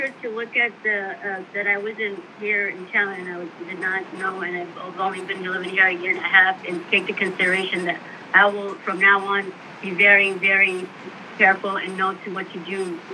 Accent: California, United States; First of all, I'm here from California. This is my one, you know, first year going to living in this hellhole.

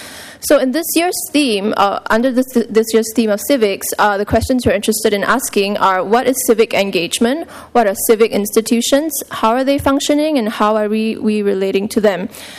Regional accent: Singapore; I'm from Singapore, and today I'm representing the graduate program at PSU in Art and Social Practice

